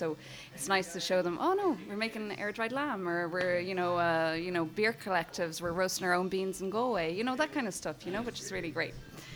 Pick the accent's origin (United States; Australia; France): France; I wanted to originally start my food tours in French because I grew up in France